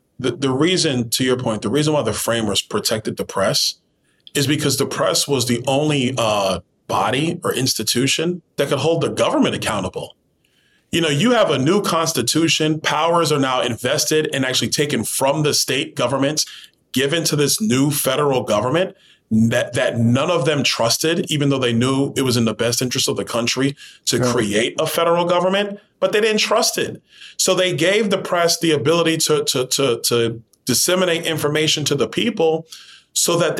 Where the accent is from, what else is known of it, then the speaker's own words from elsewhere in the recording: Brooklyn, New York, United States; Because, you know, I grew up in Brooklyn, New York.